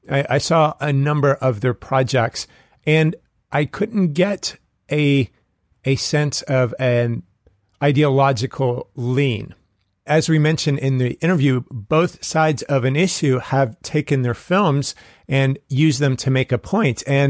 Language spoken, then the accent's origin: English; New York, United States; born there; I have some family in Arkansas as well, and I was born in New York.